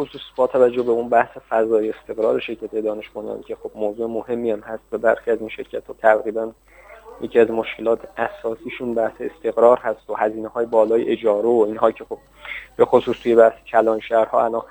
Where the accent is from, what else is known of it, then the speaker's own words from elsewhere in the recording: Hamadan, Iran; born there; من بهتون گفته بودم من متولد همدانم